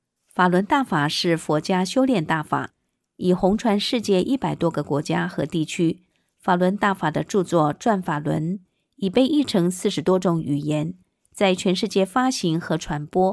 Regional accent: Sichuan, China; 我老家是四川的

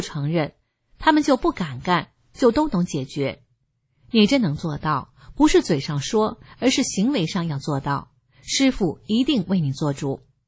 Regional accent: China; 我们中国人很善良

